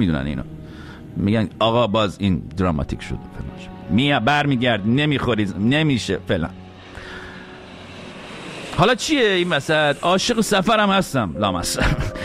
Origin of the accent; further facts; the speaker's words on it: Iran; moved away; سالها پیش از ایران اومدم بیرون به قصد مهاجرت، به خارج.